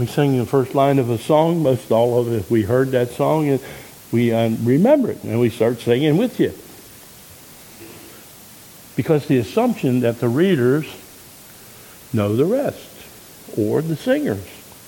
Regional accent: Pennsylvania, United States; Now, I was raised in Pennsylvania, and some of you are farmers

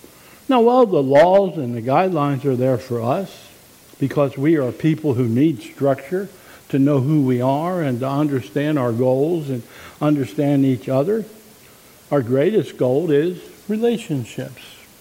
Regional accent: Pennsylvania, United States; I grew up in Pennsylvania, and the blue laws was simply meant that the whole state was closed down.

